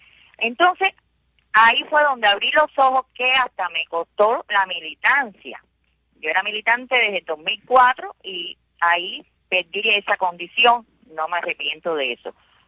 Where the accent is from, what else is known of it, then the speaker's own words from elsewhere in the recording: Havana, Cuba; moved away; por qué vine de La Habana para acá